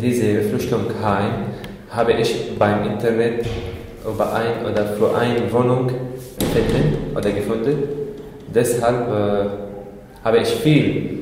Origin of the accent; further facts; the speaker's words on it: Syria; German is a second language; now in Germany; Das wie meine Heimat. Ja. Wir haben eine Erfahrung mit der gleichen Situation.